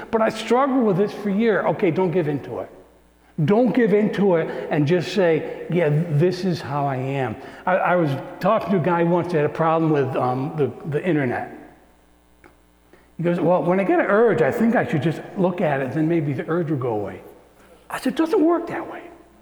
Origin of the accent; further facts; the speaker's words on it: Morrisville, United States; I remember I'm a young Christian. I'm at Morrisville. I'm from Morrisville.